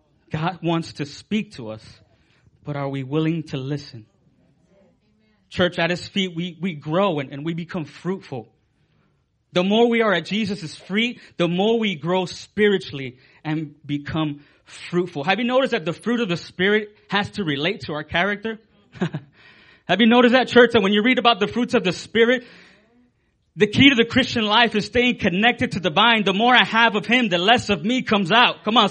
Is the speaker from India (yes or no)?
no; Nicaragua; I come, from a poor family. I'm from Central America, Nicaragua.